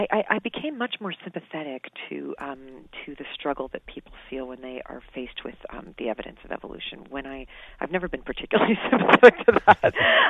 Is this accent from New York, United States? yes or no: no; Connecticut, United States; I grew up in Connecticut, but it was a big deal for us in Connecticut to have a pine farm.